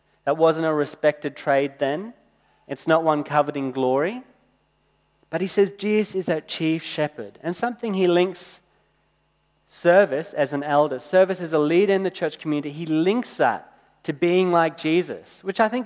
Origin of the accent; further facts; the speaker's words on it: Kenya; I was born and grew up overseas. I grew up in Kenya, which is a country that still has lions.